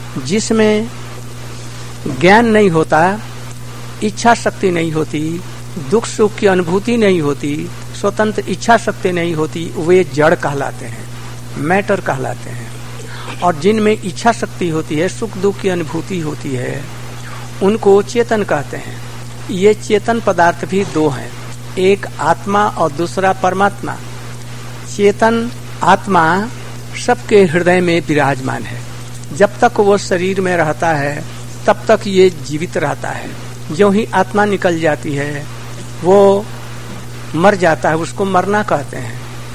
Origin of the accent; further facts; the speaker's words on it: Vrindavan, Uttar Pradesh, India; मैं भारतवर्ष में वृंदावन और मथुरा का रहने वाला हूँ। मैं सन्यासी हूँ।